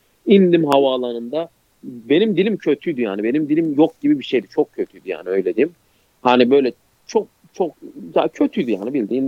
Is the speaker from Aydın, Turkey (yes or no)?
no; Elazığ, Turkey; born there; also born or lived in Afyon; Çünkü ben Elazığ'da doğdum. Ben Afyon'da üniversite okudum. Hayatım kışla geçti.